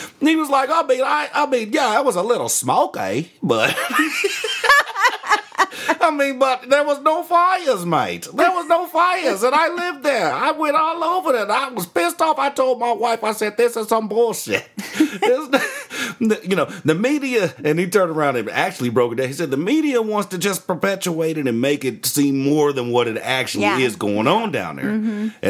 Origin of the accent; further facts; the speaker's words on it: Kansas, United States; And I told him I'm from Kansas.